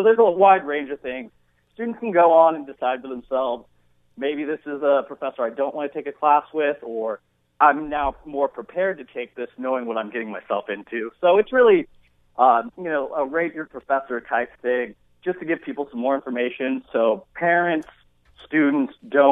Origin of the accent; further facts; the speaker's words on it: Oregon, United States; I grew up in Eastern Oregon, and I can tell you, growing up in Eastern Oregon and then moving over to the western side of the state to go to college.